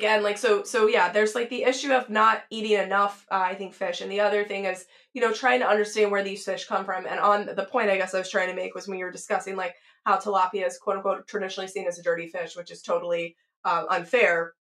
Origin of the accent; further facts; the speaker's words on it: Texas, United States; But I grew up in Texas, and there really wasn't a whole lot of, you know, opportunity to eat fish.